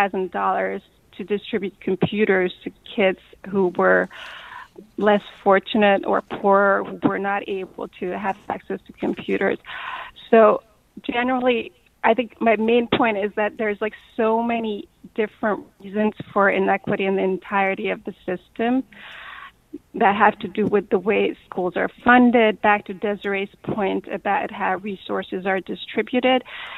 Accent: Hungary; now in United States; I'm an immigrant. So I'm a white person, but I'm from Hungary. I did not grow up in this country.

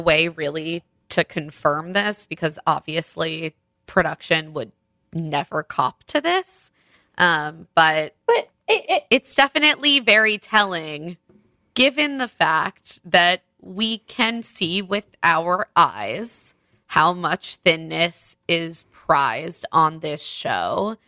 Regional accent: New York City, New York, United States; as a New Yorker, you should be aware of the fact that people very often recognize someone

